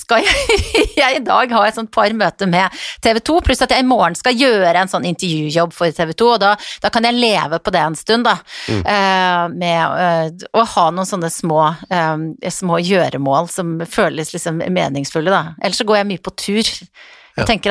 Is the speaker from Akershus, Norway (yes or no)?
no; Bergen, Vestland, Norway; jeg fløy fra Bergen, min hjemby, i dag tidlig.